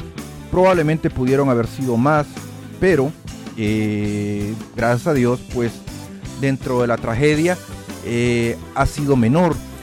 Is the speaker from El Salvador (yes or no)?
yes; El Salvador; a raíz de la guerra civil que vivió mi país, El Salvador.